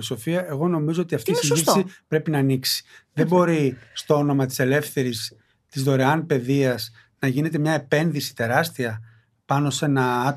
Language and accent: Greek; Zografou, Attica, Greece; Εγώ μεγάλο στο ζωγράφο. Το ζωγράφο ήταν πολυκατοικίες. Τέτοιου τύπου, τις δεκαετίες του 70